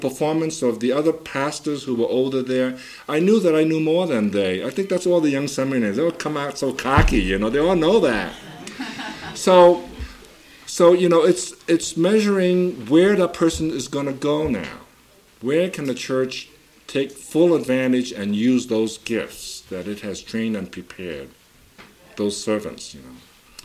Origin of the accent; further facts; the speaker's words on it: United States; In my case, for instance, as an American-born person, having been trained, reared, and educated in this country now